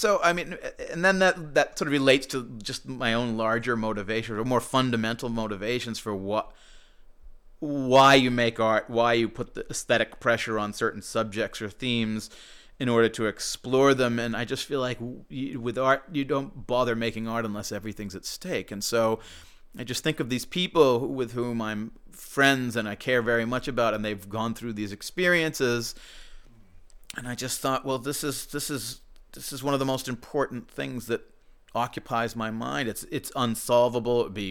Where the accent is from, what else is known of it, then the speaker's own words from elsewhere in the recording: Wenham, Massachusetts, United States; I grew up in Wenham, which is right near Essex.